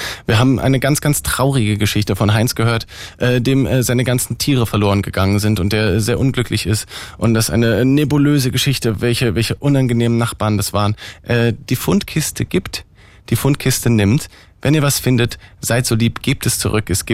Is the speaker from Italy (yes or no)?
no; Berlin, Germany; accent: Berlin dialect; ich sage mal in meinem Berliner Dialekt